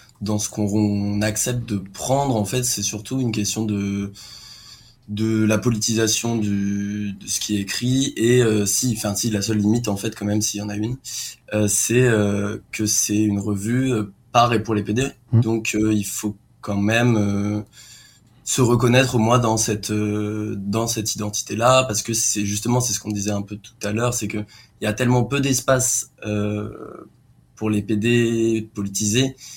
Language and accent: French; Paris, Île-de-France, France; also born or lived in Lille; moi, je suis de Paris, du coup, et même avant à Lille